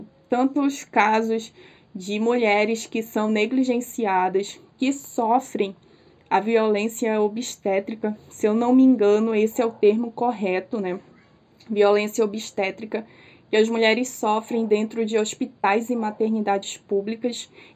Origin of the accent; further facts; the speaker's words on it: Colombia; sou colombiana, eu tenho o registro colombiano, porque eu nasci na Colômbia, né, gente? Nasci no lado colombiano ali, daquela região, e tenho o registro.